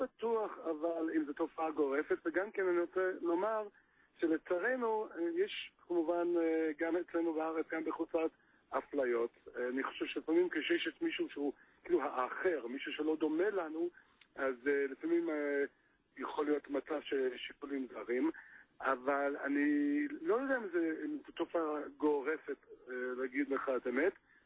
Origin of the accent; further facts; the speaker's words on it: United States; אני אמריקאי במקור.